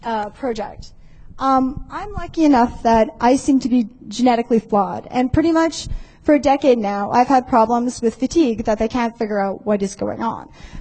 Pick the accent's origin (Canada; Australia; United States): Canada; because I'm Canadian.